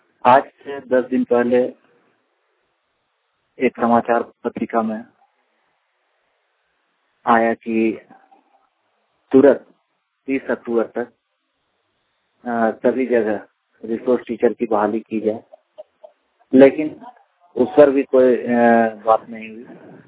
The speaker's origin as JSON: {"language": "Hindi", "town": "Hazaribagh", "region": "Jharkhand", "country": "India", "said": "मैं हजारीबाग का रहने वाला हूँ।"}